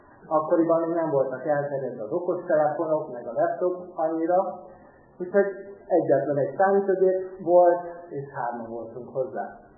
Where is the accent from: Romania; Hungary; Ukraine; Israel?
Romania; Transylvania; De aztán elkerültünk a Kolozsvárra, ugye Erdély származású vagyok, és ott jártam a gimnáziumban, majd később az egyetemre is.